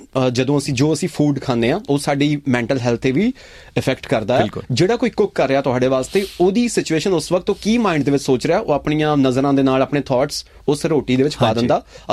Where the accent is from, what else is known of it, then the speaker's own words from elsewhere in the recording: Punjab, India; ਕਿਉਂਕਿ ਮੈਂ ਪਿੰਡ ਤੋਂ ਹਾਂ ਪੰਜਾਬ ਤੋਂ